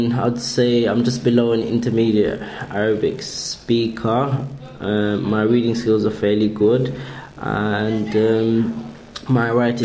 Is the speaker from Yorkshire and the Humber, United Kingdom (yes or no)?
no; London, United Kingdom; also born or lived in Bangladesh; though I was born in Bangladesh, I consider myself to be from England. At the current moment, it's East London. East London, definitely, there's lots of Asians, so you've got various different other languages.